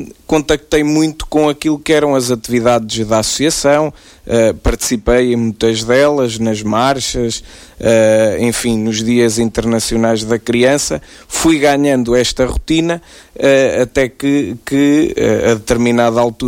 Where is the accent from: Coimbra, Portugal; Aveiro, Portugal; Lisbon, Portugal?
Aveiro, Portugal; Gafanha de Aquém; e portanto sou da Gafanha de Aquém, um lugar da freguesia de São Salvador, do concelho de Ilhavo